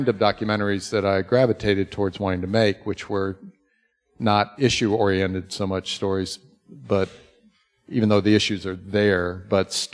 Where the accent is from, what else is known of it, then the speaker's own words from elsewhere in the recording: Hampton, United States; And so I kind of lived this very weird life growing up in Hampton that brought me in touch with some really racist communities